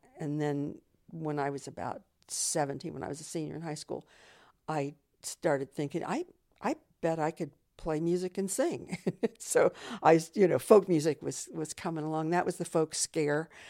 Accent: Dayton, Ohio, United States; I've heard it all my life. I grew up in Dayton, Ohio.

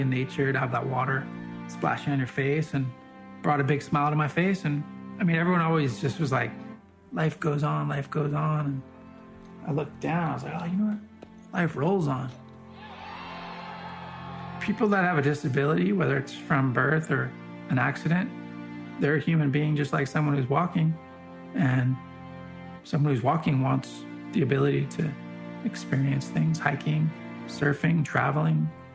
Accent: Pacific Palisades, California, United States; I grew up in Pacific Palisades near Malibu, and I used to go to the beach all the time when I was a kid

